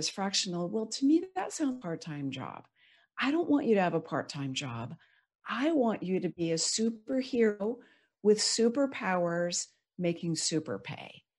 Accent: California, United States; I grew up in Silicon Valley. I'm a Silicon kid

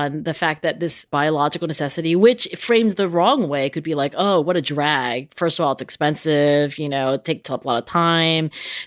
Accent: New Jersey, United States; I thank the gods that I grew up in South Jersey

